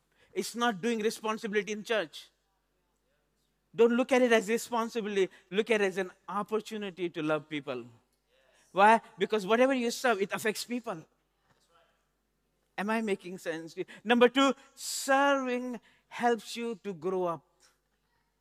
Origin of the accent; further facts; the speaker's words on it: India; I come from India